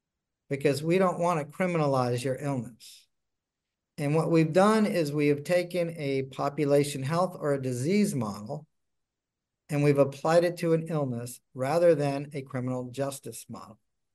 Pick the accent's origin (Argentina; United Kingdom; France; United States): United States; Florida; Look, I am just lucky I am from Miami-Dade.